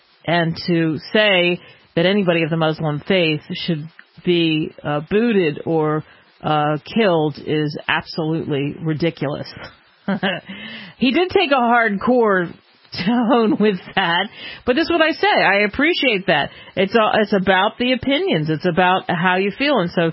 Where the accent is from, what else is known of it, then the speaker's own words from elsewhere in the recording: California, United States; I grew up in California. There was no color in my family.